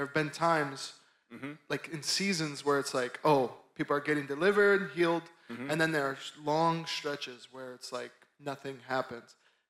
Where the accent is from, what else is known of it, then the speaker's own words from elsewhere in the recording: Holland, Michigan, United States; I'm from Holland, Michigan.